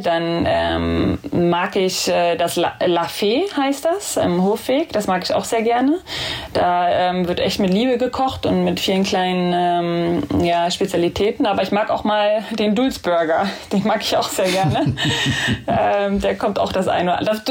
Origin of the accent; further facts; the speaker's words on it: Berlin, Germany; ich kann auch nicht sagen, dass ich in Berlin groß geworden bin. Ich bin halt in Köpenick groß geworden und das ist klein, am Rande, grün, ist fast wie ein Dorf eigentlich.